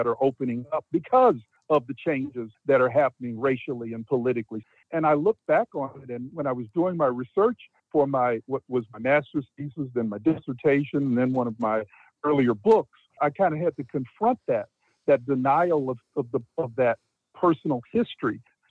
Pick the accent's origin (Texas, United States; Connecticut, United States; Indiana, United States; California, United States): Texas, United States; And again, growing up in Texas, I never knew him. I never met him.